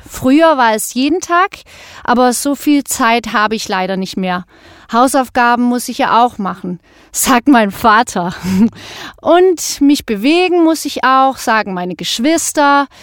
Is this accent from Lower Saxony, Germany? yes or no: yes; Hannover, Lower Saxony, Germany; born there; now in Dresden, Germany; ich bin 15 Jahre alt. Ich wohne hier in Dresden, aber ich bin in Hannover geboren. Außerdem habe ich auch ein Jahr in Billund in Dänemark gewohnt.